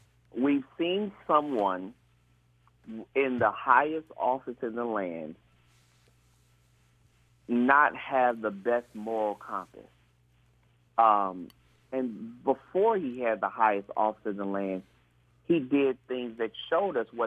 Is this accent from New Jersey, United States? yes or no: no; Detroit, Michigan, United States; I remember where I grew up in Detroit walking with my parents from Manor to Tyerman.